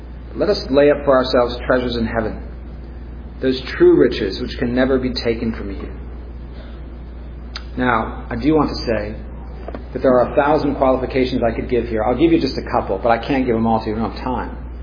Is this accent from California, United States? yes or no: yes; California, United States